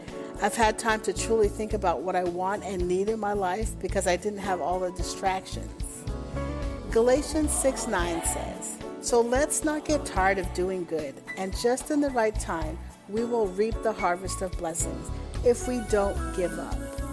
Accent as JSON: {"language": "English", "town": "Montreal", "region": "Quebec", "country": "Canada", "lives_now": "Dallas, United States", "said": "I am from Montreal, LaSalle to be exact, but I live in Dallas."}